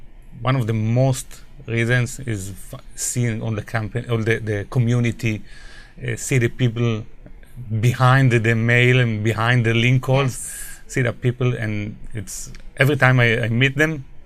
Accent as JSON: {"language": "English", "country": "Israel", "said": "I'm from Israel"}